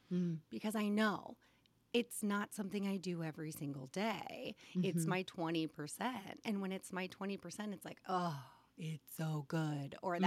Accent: Colorado, United States; And then, you know, we live in the burbs where it's all Cubbies. I'm from Colorado.

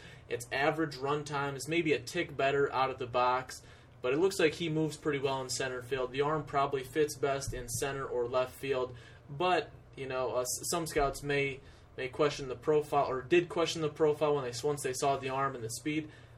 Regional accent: Toledo, Ohio, United States; I mean, I'm from the Midwest. I'm from Toledo

